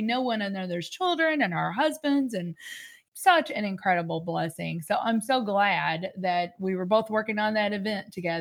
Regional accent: Paducah, Kentucky, United States; Because I always tell people I'm from Paducah. I'm like, it's very small, about 45,000 people

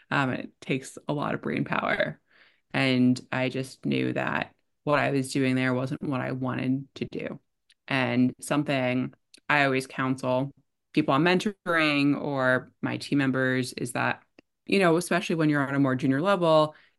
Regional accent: New Jersey, United States; So I grew up in New Jersey, and which I live in now. I was out of New Jersey for a bit, but came back home.

